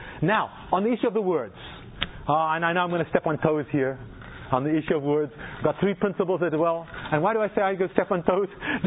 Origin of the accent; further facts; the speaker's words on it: South Africa; now in United States; I'm an American now. Yes, I still hold South African citizenship. By the way, I've got 3 citizenships.